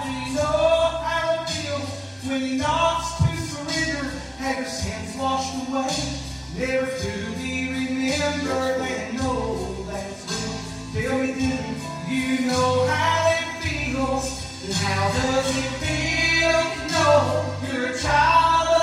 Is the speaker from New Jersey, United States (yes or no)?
no; Russell Springs, Kentucky, United States; Well, we're heaven bound from Russell Springs, Kentucky.